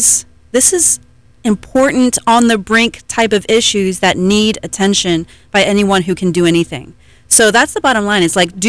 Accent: Florida, United States; I was born and raised in Seminole County. So if you know where Wekiwa Springs State Park is, I grew up there, about 5 minutes away from there. And so I was blessed with an outdoor Florida childhood.

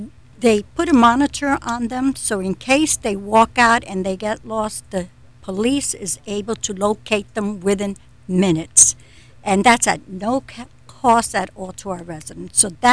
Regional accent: New York City, New York, United States; now in Melbourne, United States; 25 years I've been as a resident. And also, I was raised in New York City, as a matter of fact.

